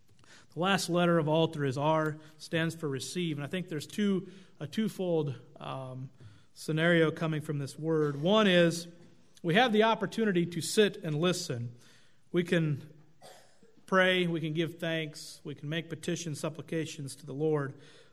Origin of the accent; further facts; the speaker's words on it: Oregon, United States; Growing up in Oregon, Bob had meetings a couple different times with our family, stayed at our house